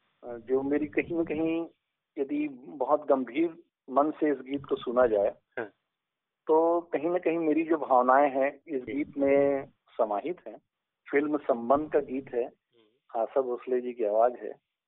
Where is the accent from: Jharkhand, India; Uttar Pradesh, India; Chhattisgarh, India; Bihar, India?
Chhattisgarh, India; Bhatapara; कि हम लोग उस जगह से बिलोंग करते हैं जहाँ की मंडी मतलब इतनी ख्याति प्राप्त है।